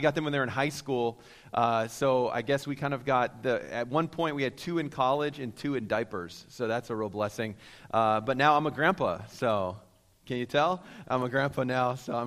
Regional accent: Vancouver, British Columbia, Canada; now in United States; I grew up in Vancouver. It's my home. And so I was a Canadian born, American by choice. So I got two passports.

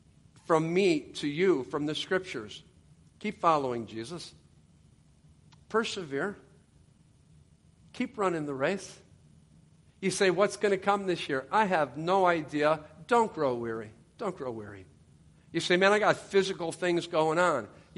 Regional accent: Ohio, United States; because I grew up in Ohio. I went to Ohio State first.

